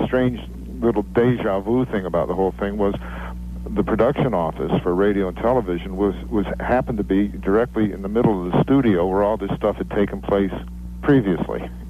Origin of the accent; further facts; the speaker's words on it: Hartford, Connecticut, United States; Well, I, too, grew up with TIC. I was born and raised in Hartford